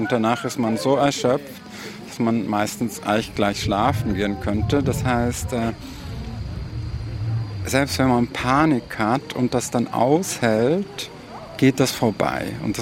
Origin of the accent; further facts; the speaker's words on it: Basel, Basel-Stadt, Switzerland; born there; Basel ist mein Heimatort, das heißt, da sind all meine Papiere und ich bin in Basel geboren, in der Klinik.